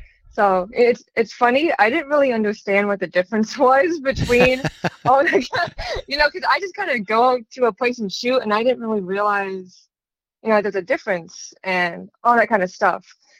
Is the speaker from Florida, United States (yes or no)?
yes; Orlando, Florida, United States; now in Royston, United States; So I am from Orlando, Florida, a little bit outside of Orlando, and right now I'm going to school at Emmanuel College in Royston, Georgia.